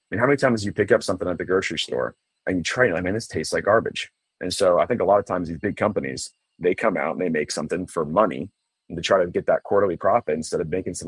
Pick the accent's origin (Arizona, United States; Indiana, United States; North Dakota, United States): Indiana, United States; Jasper; Jasper. So not far from Bloomington.